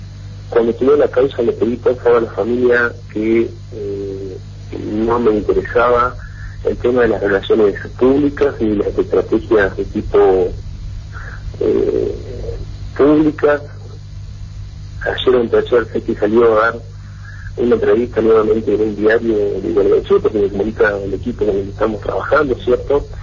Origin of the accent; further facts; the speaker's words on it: Concepción del Uruguay, Entre Ríos, Argentina; yo soy de Concepción del Uruguay.